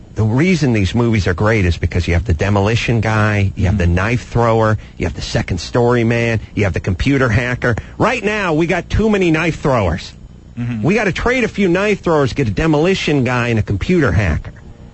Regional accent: Los Angeles, California, United States; I'm from Los Angeles.

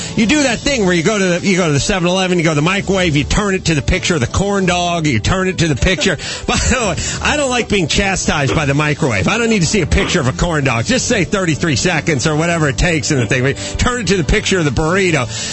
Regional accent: California, United States; growing up in the San Fernando Valley, well, there you go, San Fernando.

